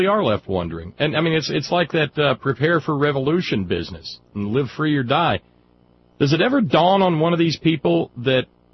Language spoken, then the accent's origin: English; Alabama, United States; I remember when I grew up down in Alabama, there was a radio station down there that played the John Birch Society report every day